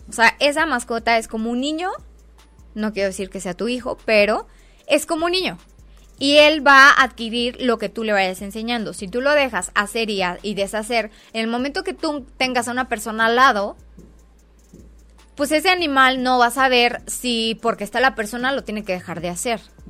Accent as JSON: {"language": "Spanish", "country": "Mexico", "said": "una muy mala educación que tenemos como mexicanos"}